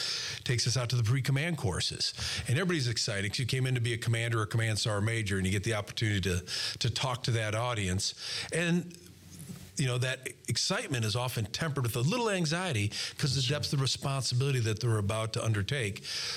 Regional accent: Janesville, Wisconsin, United States; So I grew up in Janesville, Wisconsin, and if you're looking and I went to West Point.

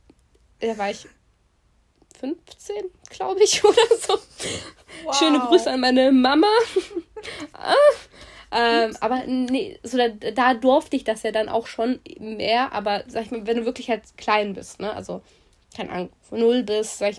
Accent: Bautzen, Saxony, Germany; ich bin in Sachsen aufgewachsen. Ich sage jetzt einfach Bautzen. Es ist der Landkreis Bautzen

